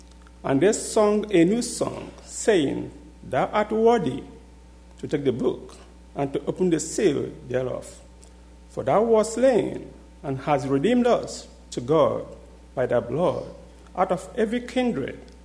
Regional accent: Eastern Nigeria, Nigeria; first language Igbo; English is a second language; I came from Nigeria. I came from the eastern part of Nigeria. And the language we speak is Igbo language.

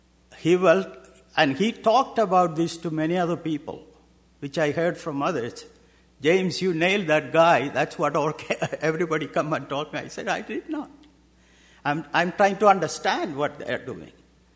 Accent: India; I said, "I'm from India. Can you please explain what do you mean by, you know, Christmas?"

